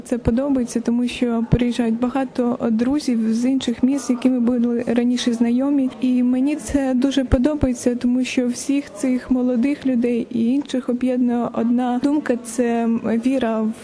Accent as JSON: {"language": "Ukrainian", "town": "Odesa", "region": "Odesa Oblast", "country": "Ukraine", "said": "я з Одеси"}